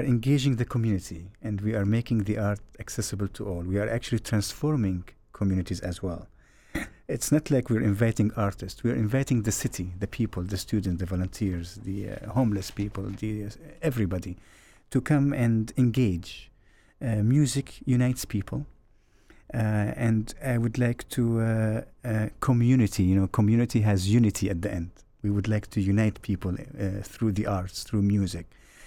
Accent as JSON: {"language": "English", "country": "Germany", "tie": "born there", "second_language": "English", "said": "I was actually born in Germany, and my parents are Syrians."}